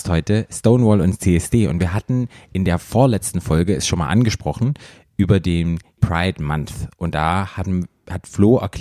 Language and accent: German; Baden-Württemberg, Germany; ich komme ja aus dem Schwarzwald und wir hatten einen riesengroßen Garten mit unglaublich vielen Obstbäumen.